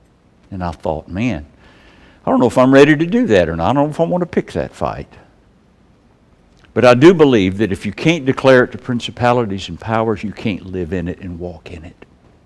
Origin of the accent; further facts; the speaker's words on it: Hazelhurst, Mississippi, United States; born there; mother's arms in Hazelhurst, Mississippi. Front page of whatever the newspaper was down there. But I was born on January 1st